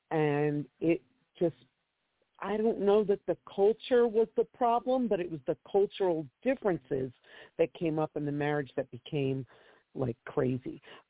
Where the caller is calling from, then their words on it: Galloway, New Jersey, United States; I'm calling from right near you, and outside of Atlantic City, I'm in Galloway.